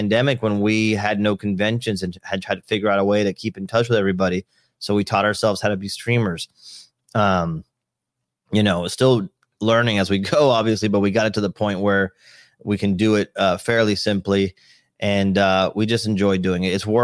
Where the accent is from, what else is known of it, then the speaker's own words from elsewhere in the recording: Miami, Florida, United States; we would go down to the beach, Miami Beach. I'm from Miami.